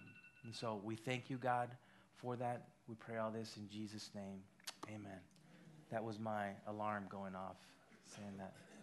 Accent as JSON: {"language": "English", "country": "El Salvador", "said": "I'm from El Salvador, and so automatically I'm categorized as Latino, Hispanic"}